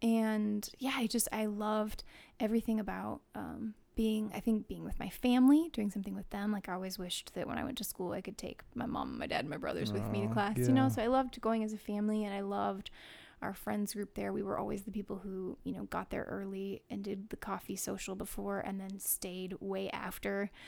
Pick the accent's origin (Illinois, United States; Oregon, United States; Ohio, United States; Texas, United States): Oregon, United States; Newberg; I grew up in Newburgh, Oregon, Open Bible Church.